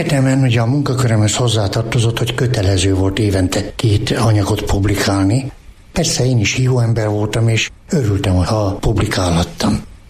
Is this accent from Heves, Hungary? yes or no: yes; Abasár, Heves, Hungary; also born or lived in Miskolc; De én Abasárinak érzem magam. Ott nőttem föl. Ott voltak az első barátaim. Ott voltak az első életemet meghatározó élmények.